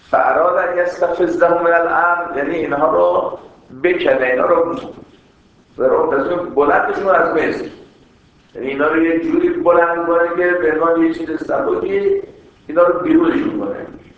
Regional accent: Iran; هویت ما اینه ایرانی هستیم دیگه

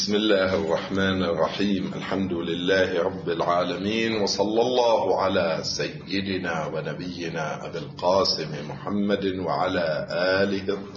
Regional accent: Lebanon; في بلدنا لبنان

